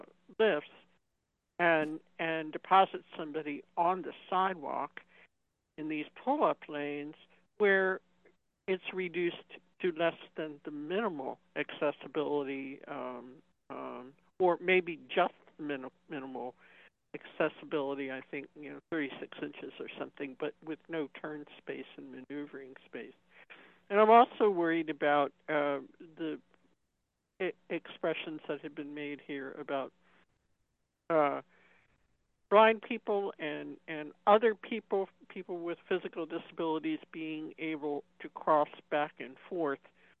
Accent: Silver Spring, Maryland, United States; also born or lived in Rockville; now in Virginia, United States; I am from Silver Spring and Rockville, but live in Virginia.

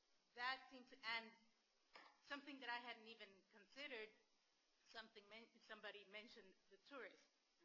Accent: Virginia, United States; I'm from Arlington County.

